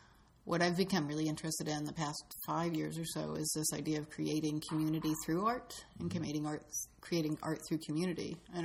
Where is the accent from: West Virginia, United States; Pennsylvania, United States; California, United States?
West Virginia, United States; Yeah, I grew up in West Virginia, and so a number of them deal with specific events that happened in West Virginia, like mining disasters.